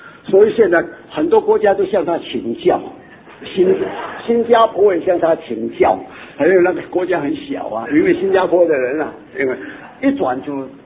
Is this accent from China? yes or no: yes; China; 但是无论如何，我是中国人